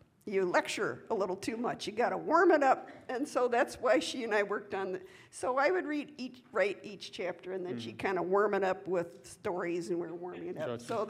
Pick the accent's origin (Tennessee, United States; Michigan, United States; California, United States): Michigan, United States; Holland; Yeah, I'm from the other side of Michigan. I'm not Dutch. That's where Holland, Michigan.